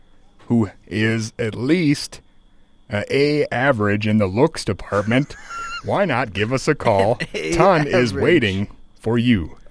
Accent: United States; I, as an American, need to vote on one of them to become available at a supermarket near you.

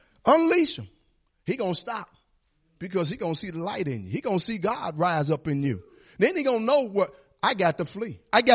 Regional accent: St. Louis, Missouri, United States; Where I came up, Pastor, all the time about you came from Detroit to slums. I came from West Side to slums. You know, I wasn't in Detroit, I was in St. Louis.

